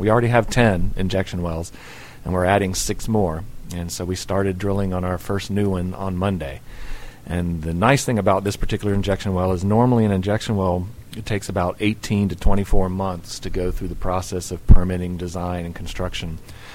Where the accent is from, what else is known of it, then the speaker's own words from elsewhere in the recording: Jacksonville, Florida, United States; I'm from Florida. I grew up in Jacksonville and spent most of my life up in the North Florida area.